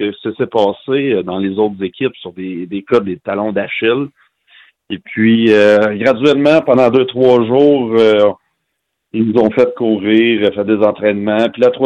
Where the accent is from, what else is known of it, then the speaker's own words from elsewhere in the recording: Montreal, Quebec, Canada; Je suis content d'être dans ma ville natale, devant mes amis, ma famille.